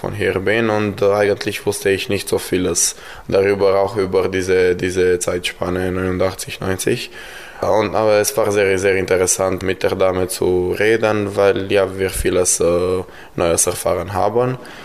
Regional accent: Brașov, Brașov County, Romania; German is a second language; ich komme aus Kronstadt und ich bin in der 10. Klasse.

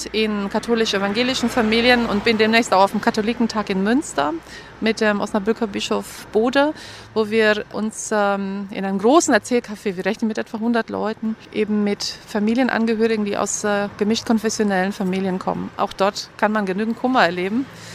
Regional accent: Codlea, Brașov County, Romania; Ich komme aus Zeiden ursprünglich und meine Mutter, also väterlicherseits, mütterlicherseits aus Pancho, aus dem Süden der Moldau.

